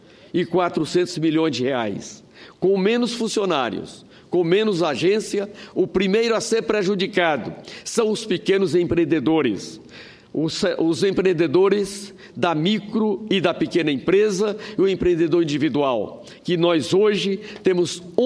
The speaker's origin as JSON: {"language": "Portuguese", "region": "Northeast Region", "country": "Brazil", "said": "lá da minha região Nordeste"}